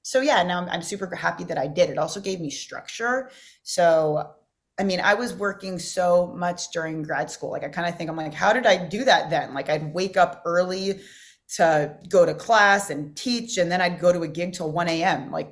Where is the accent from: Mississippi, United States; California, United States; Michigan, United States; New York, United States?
California, United States; Hermosa Beach; I grew up near the Lighthouse down in Hermosa Beach.